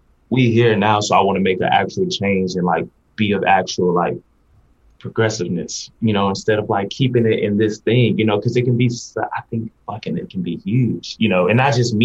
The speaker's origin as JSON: {"language": "English", "region": "Texas", "country": "United States", "tie": "born or raised there", "said": "I grew up in Texas and Black people, we've always loved her."}